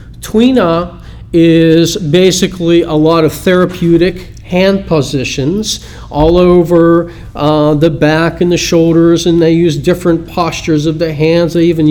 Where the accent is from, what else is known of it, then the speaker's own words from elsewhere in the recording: Pittsburgh, Pennsylvania, United States; they're actually doing this in my hometown in Pittsburgh right now.